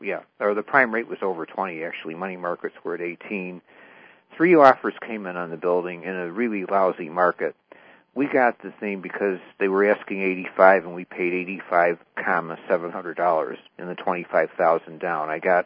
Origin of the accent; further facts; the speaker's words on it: Chicago, Illinois, United States; So I was living in Pittsburgh, and I'm from Chicago